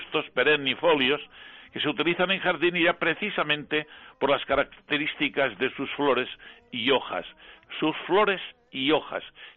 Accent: Levante, Spain; en zonas de mi tierra, de Levante

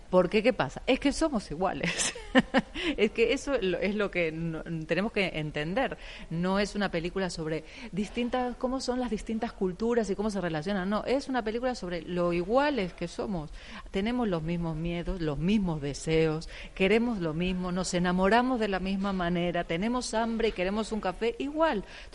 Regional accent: Argentina; yo es verdad que soy argentina, no tengo, no lo tengo en mi ADN, en las yemas

